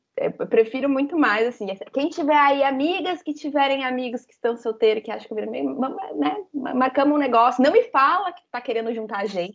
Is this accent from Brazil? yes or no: yes; Brazil; tudo bem que a gente é brasileira, a gente é caloroso